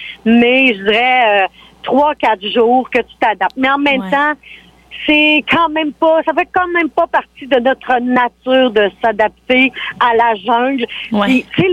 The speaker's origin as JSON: {"language": "French", "region": "Quebec", "country": "Canada", "said": "On est des Québécois. On est habitué de gérer des ours, des ratons laveurs, des moufettes."}